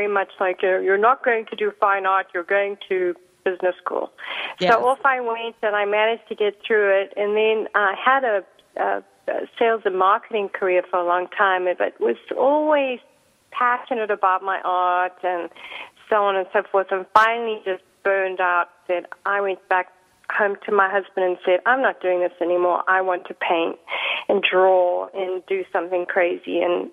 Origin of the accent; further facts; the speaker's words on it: Zimbabwe; I did. I grew up in Zimbabwe, now Zimbabwe.